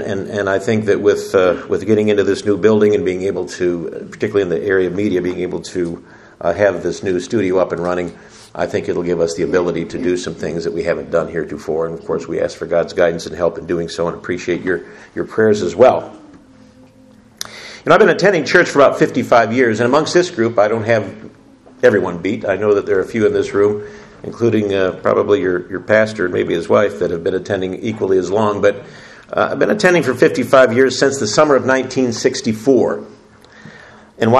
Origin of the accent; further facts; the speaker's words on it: Detroit, Michigan, United States; I was born and raised in Detroit, not too terribly far from here